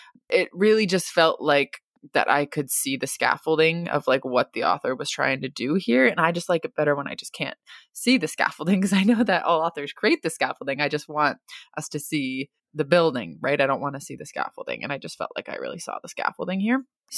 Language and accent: English; Germany; also born or lived in United States; I grew up in Germany and the USA, am fully bilingual, but prefer to write in English, the language that I live in most days.